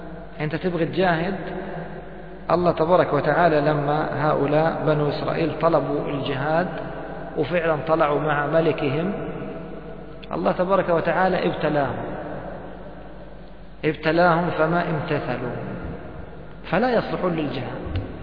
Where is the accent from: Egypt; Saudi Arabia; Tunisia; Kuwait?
Egypt; مثل احنا نسمعه عندنا في مصر